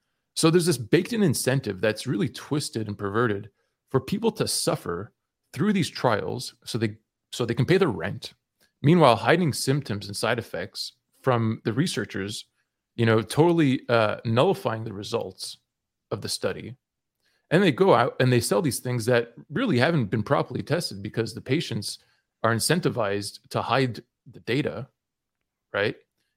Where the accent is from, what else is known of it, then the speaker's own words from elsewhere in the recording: Canada; I'm Canadian, so we had it last week, right?